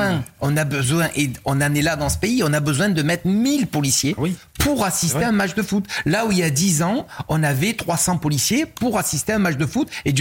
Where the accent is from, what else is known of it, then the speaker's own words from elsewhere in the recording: Marseille, Provence-Alpes-Côte d'Azur, France; je suis Marseillais